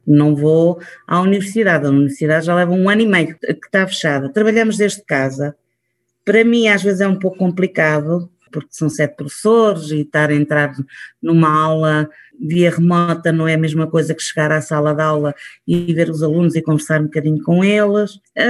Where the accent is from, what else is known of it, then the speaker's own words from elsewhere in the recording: Leiria, Portugal; now in Mexico; Gosto muito de ir a Portugal, adoro Portugal, adoro a minha terra, adoro ir à Leiria, comer uma boa morcela de arroz